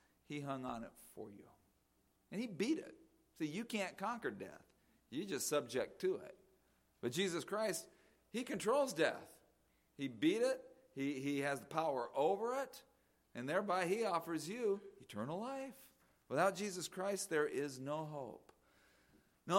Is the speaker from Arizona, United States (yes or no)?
yes; Phoenix, Arizona, United States; my house that I grew up in Maryvale, a suburb of Phoenix, Arizona, part of Phoenix, Arizona.